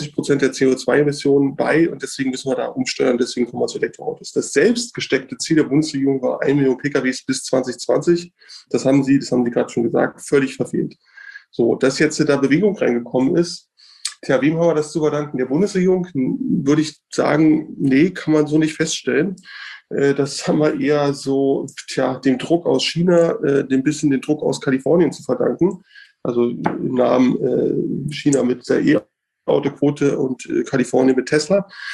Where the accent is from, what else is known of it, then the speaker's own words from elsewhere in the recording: Berlin, Germany; Also, ich komme aus Berlin, ne?